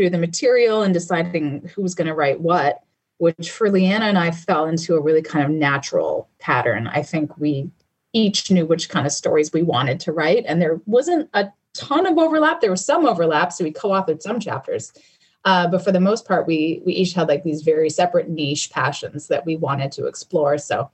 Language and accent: English; Canada; I grew up in Canada, and I know in the UK and Canada, it was like, it was huge.